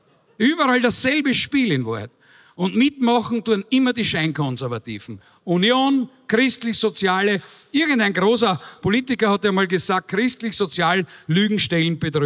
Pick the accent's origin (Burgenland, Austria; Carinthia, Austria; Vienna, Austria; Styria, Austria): Styria, Austria; Ich komme aus der Steiermark. Die Steiermark, südliches Bundesland, wir sind Autozulieferer.